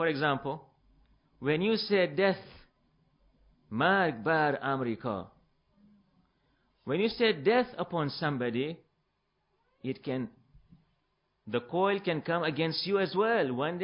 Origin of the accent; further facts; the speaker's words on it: United States; but I, as an American who's sitting here and listening to television